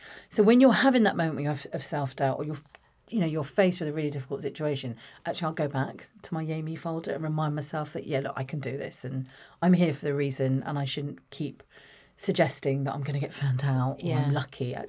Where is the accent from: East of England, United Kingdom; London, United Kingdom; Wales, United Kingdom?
East of England, United Kingdom; Watford; So I grew up in Watford, born in Watford, my youngest of three. I've got two older sisters. Mum and Dad originally from India. They came over in the 1960s.